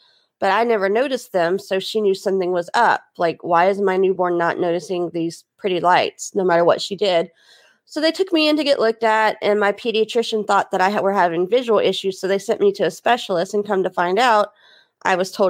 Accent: Houston, Texas, United States; I was originally from Houston, Texas. I was born in 78

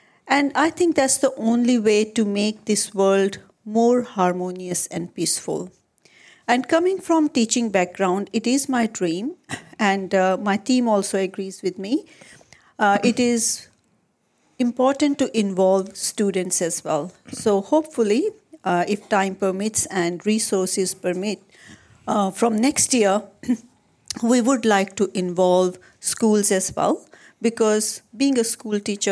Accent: India; I was born and brought up in India, where, you know, our friends were Sikhs, Muslims, Christians

